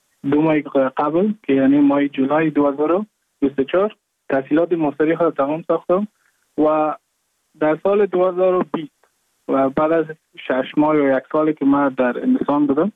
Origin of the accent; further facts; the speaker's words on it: Mazar-i-Sharif, Balkh, Afghanistan; moved away as an adult; now in India; از مزار شریف هستم، از قریه شیرآباد که از قریه درفتاده مزار شریف بخش می باشم که ما در سال 2019 ماه جون به هندوستان آمدم